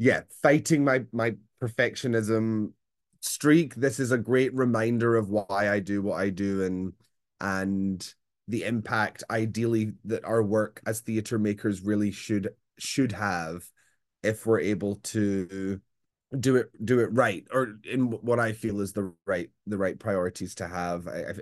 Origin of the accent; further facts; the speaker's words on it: Glasgow, Scotland, United Kingdom; Glasgow, my hometown in Scotland, has a really strong history of working class political theatre.